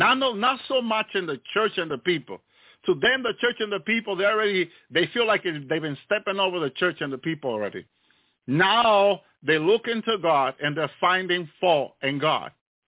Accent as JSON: {"language": "English", "region": "New Jersey", "country": "United States", "tie": "born or raised there", "also_born_or_lived": "Massachusetts", "said": "So I seen so many situations growing up in New Jersey. Walking around New York, living 17 years in Massachusetts"}